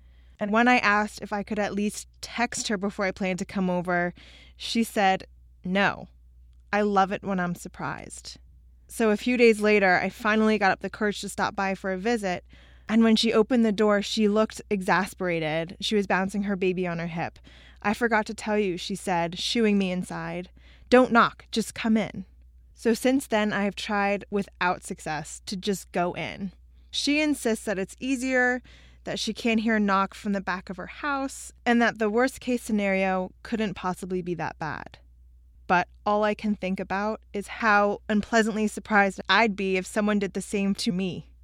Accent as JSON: {"language": "English", "town": "New York City", "region": "New York", "country": "United States", "tie": "born or raised there", "said": "I grew up in New York City, and there is no such thing as stopping by for an unexpected visit."}